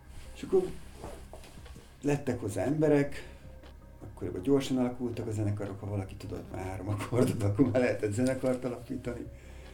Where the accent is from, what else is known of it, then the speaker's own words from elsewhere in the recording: Budapest, Hungary; Pesten születtem, 8 éves korom még egy úri gyerek környezetben nőttem föl. Mondhatnánk azt, mert hogy a fő utcában laktunk a várban, vár alatt, szüleimmel